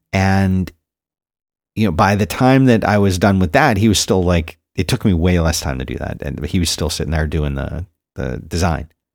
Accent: Philadelphia, Pennsylvania, United States; Okay, so I'm from Philly. I love the Eagles.

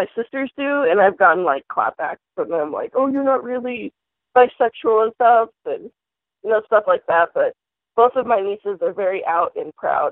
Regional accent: Colorado, United States; I'm from Colorado.

